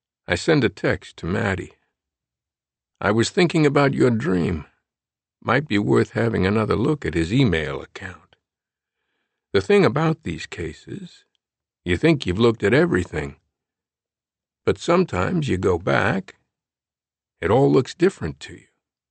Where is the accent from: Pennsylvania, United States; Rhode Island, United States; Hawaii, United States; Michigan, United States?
Rhode Island, United States; We're both 49. We're both from Rhode Island.